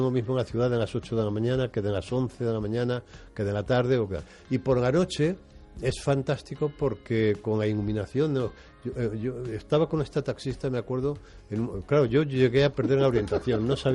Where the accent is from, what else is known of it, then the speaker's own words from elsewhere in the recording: Madrid, Community of Madrid, Spain; also born or lived in Valencia; yo nací en Valencia, pero a los 6 años mi familia se trasladó a Madrid y nos vinimos a vivir a Madrid en Extrarradio. Ahora es un barrio muy caro, pero entonces era un suburbio, que es en el barrio de la Prosperidad.